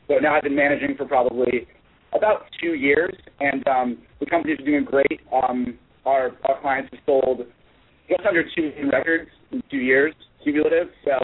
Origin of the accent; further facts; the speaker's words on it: Connecticut, United States; My hometown is Connecticut. I spend most of my time living in the city. I split an apartment up there with a few friends of mine. And, pretty much Connecticut is where I'm from.